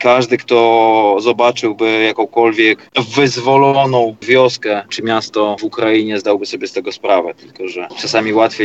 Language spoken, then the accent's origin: Polish; Lublin Voivodeship, Poland; Ja pochodzę z Lubelszczyzny.